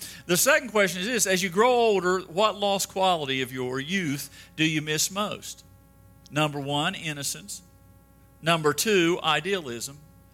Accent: West Virginia, United States; I'll tell you a little bit about myself. I grew up in West Virginia.

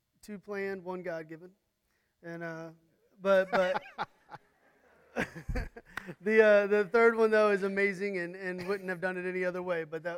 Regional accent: Evansville, Indiana, United States; I'm from Evansville, Indiana.

